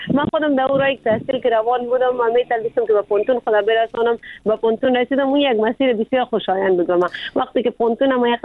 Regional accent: Afghanistan; ما خود ما افغان هستیم

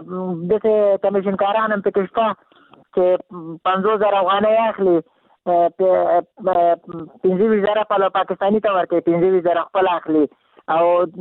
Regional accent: Afghanistan; دا خو موږ د افغانستان یو

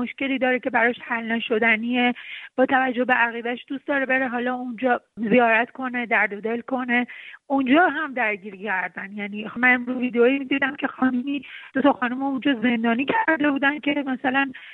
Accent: Iran; born there

